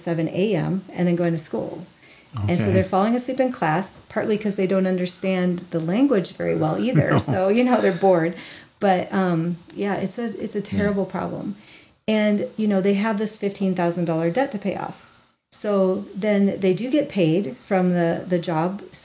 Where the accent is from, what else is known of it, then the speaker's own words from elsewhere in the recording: Iowa, United States; up pops a slide with my hometown, town of 2,500 people in rural Iowa